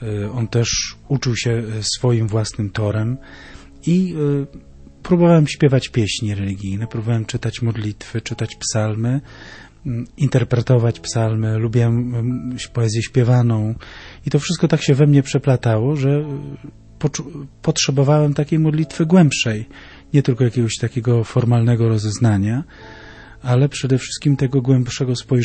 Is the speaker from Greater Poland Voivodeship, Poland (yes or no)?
no; Oleśnica, Lower Silesian Voivodeship, Poland; ja pochodzę z Oleśnicy